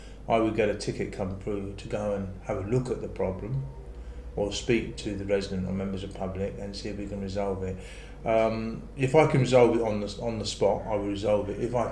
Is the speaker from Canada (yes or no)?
no; London, United Kingdom; born there; I was born in London, in Islington, London.